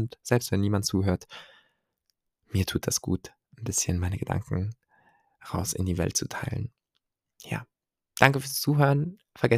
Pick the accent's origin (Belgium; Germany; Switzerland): Switzerland; Aber ich fand es auch irgendwie als Schweizer sehr relatable.